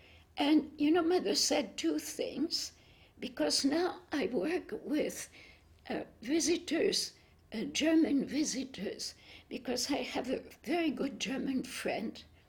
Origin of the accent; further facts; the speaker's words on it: Cambodia; also born or lived in Vietnam; during the war, my father was in the French civil service, and I was raised in Cambodia and Vietnam.